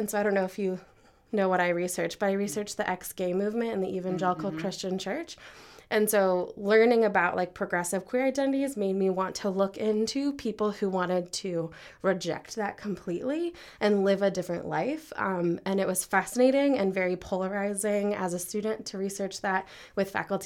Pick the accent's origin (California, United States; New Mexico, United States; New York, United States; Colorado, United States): California, United States; Walnut Creek; So I'm from Walnut Creek, California, and I applied to all small liberal arts Presbyterian colleges east of Chicago.